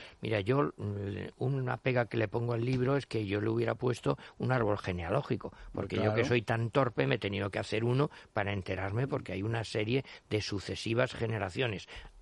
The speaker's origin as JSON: {"language": "Spanish", "region": "Valencian Community", "country": "Spain", "said": "Aunque yo soy valenciano y con eso la ventaja que tengo es que en fin, resisto bastantes cosas"}